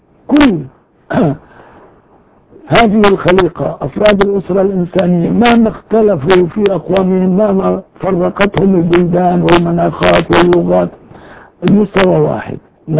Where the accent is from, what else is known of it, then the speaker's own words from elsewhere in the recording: Syria; أنا من سوريا، أنا من هذا البلد، وأنا إلى آخره، لا يغض